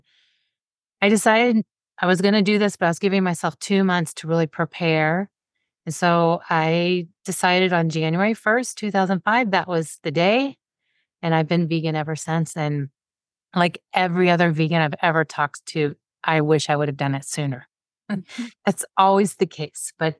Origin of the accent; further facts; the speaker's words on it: Indiana, United States; I grew up in Southern Indiana. It was on the border of Kentucky. Not a hotbed for progressiveness in any way, shape, or form.